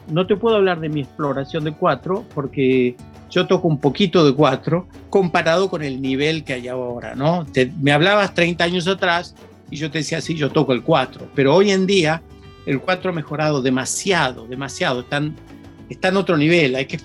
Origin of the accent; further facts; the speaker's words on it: Sydney, New South Wales, Australia; él es de Brisbane, yo soy de Sydney.